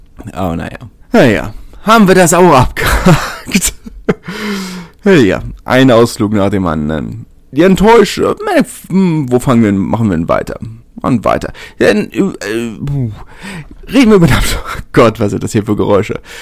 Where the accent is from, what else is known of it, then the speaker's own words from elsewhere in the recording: Berlin, Germany; als Berliner, ich bin natürlich Hertaner